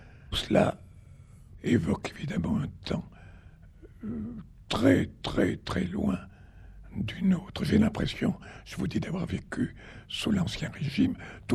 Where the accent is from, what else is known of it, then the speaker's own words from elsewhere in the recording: Nouvelle-Aquitaine, France; mon pays natal, le pays d'où est sortie une partie de ma famille, dans le Bazadais, eh bien, c'était un pays vraiment sauvage du temps de mon enfance.